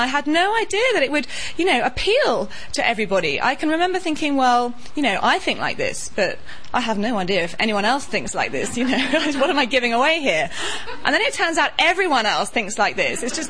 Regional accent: United Kingdom; I know I'm British, but even I know that's pretty cool.

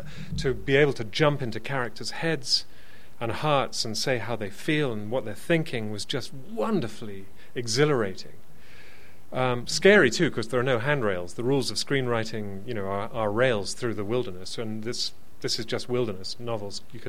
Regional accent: United Kingdom; And as a Brit, I find the whole British class scene endlessly fascinating

